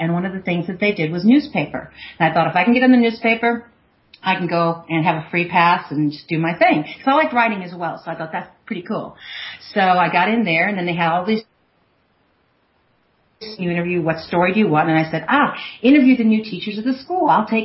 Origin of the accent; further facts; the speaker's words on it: Chicago, Illinois, United States; I'm from Chicago originally